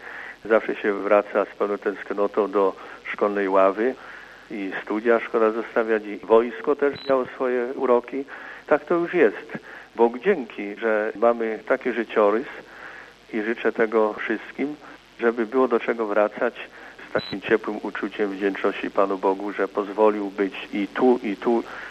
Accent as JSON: {"language": "Polish", "region": "Lesser Poland", "country": "Poland", "said": "pochodzę z diecezji tarnowskiej."}